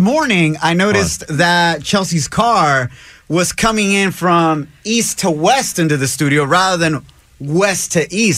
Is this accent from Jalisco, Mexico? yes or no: yes; Jalisco, Mexico; who's from my home state of Jalisco, Mexico.